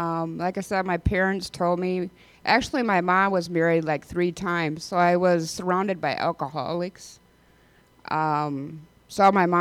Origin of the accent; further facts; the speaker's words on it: Decorah, Iowa, United States; And now this is my hometown, actually. And when my mom said, we're moving back to Decorah, I'm like, moving back to Decorah? What's in Decorah?